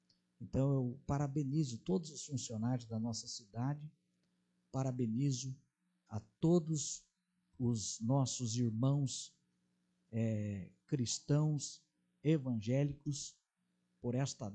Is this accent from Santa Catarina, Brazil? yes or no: no; Jataizinho, Paraná, Brazil; Somos brasileiros, somos cidadãos de Jataizinho, moramos aqui